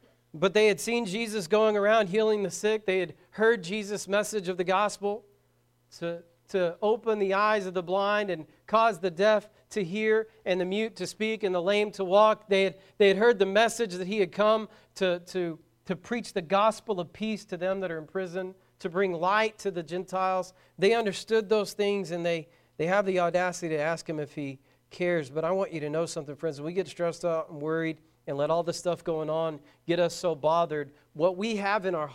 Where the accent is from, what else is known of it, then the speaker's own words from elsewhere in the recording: Braggs, Oklahoma, United States; I grew up in Braggs, Oklahoma. Most of you know where that's at.